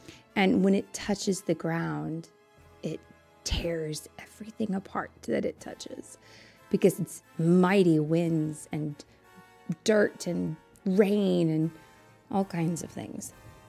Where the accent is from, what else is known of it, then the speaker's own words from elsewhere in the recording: Kansas, United States; Mommy, I am from Kansas